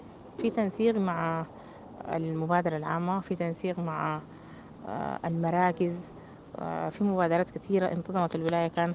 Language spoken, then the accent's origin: Arabic; Sudan; ودي طبعا زادة يعني احنا من قيمنا كسودانيين.